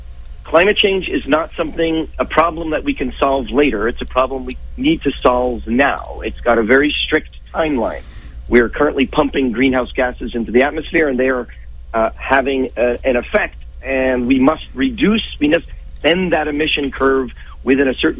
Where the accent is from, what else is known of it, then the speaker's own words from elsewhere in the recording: New York City, New York, United States; I grew up in New York City. My father's from the Midwest.